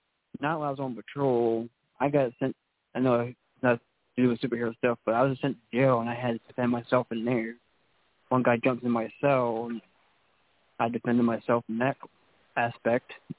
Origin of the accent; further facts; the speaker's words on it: Beaver Springs, Pennsylvania, United States; Beaver Springs, Pennsylvania.